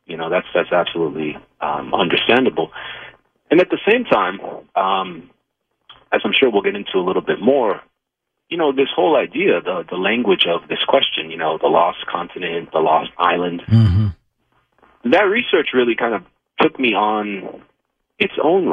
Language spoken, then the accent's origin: English; Florida, United States; a lot of people who grew up in South Florida, you know, I grew up on Atlantic Boulevard near the Atlantic Ocean.